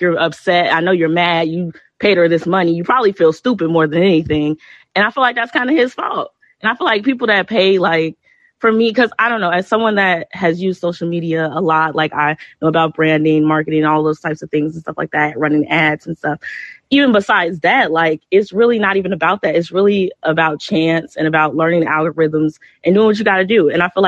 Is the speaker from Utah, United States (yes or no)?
no; Chicago, Illinois, United States; maybe it's just me, I'm from Chicago